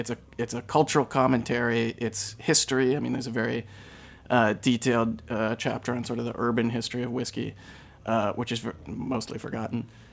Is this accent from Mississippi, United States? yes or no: no; Kentucky, United States; So I grew up in Eastern Kentucky and grew up in a dry county